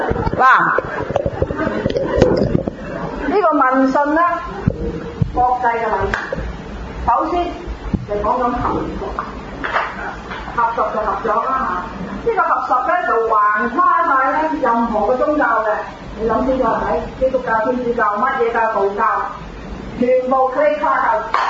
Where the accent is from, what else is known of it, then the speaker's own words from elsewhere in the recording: China; 呢個係我哋中國人嘅禮儀嚟嘅